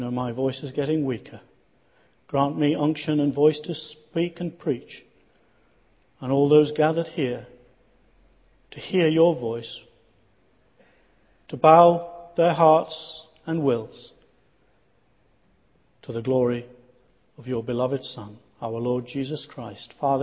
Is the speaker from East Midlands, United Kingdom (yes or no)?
yes; Leicester, East Midlands, United Kingdom; I come from Leicester, and I am surrounded by Hindus, Muslims, Sikhs, atheists, all sort. Half of my family are Christian, half are still very devout and staunch Hindus.